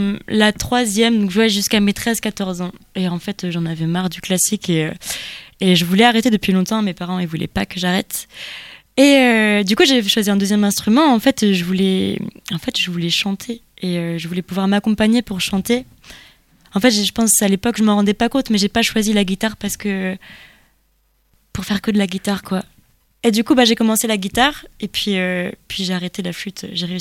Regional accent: Saint-Lô, Normandy, France; C'est Saint-Lô en Normandie. Je suis originaire de Saint-Lô.

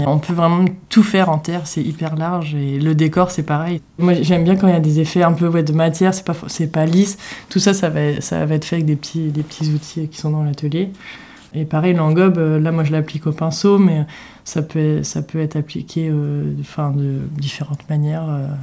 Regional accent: Dinan, Brittany, France; moi, je viens de Dinan, dans les Côtes-d'Armor, et on mange aussi des galettes saucisses.

